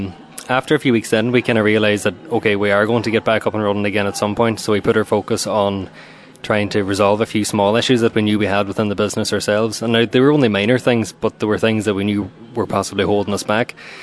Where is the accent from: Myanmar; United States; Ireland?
Ireland; Kerrykeel, County Donegal; I suppose because I'm from Kerrykeel myself, I kind of always wanted to try and do something in that area.